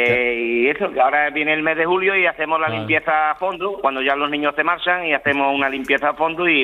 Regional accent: Algeciras, Andalusia, Spain; Yo soy de Algeciras, pero trabajo en la línea de la Concepción.

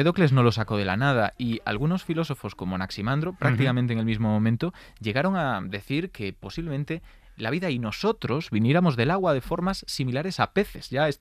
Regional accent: Galicia, Spain; Soy gallego

